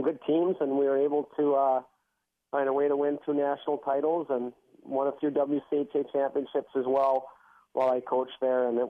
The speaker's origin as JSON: {"language": "English", "town": "Duluth", "region": "Minnesota", "country": "United States", "tie": "born or raised there", "said": "growing up in Duluth, I had a chance to see, I had season ticket to the Bulldog hockey games, which is the college team out of Duluth."}